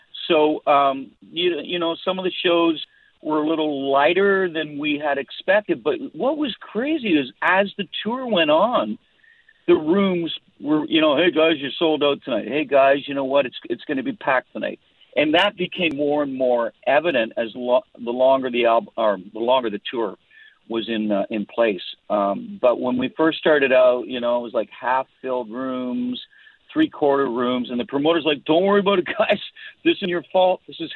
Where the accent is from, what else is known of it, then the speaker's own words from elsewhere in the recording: Canada; I'm Canadian, and I recorded all my stuff up in Canada